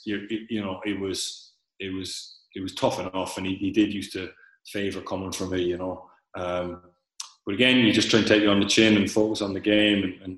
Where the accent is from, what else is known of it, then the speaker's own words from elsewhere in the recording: Cork, Munster, Ireland; he was hard on me because I was from Cork.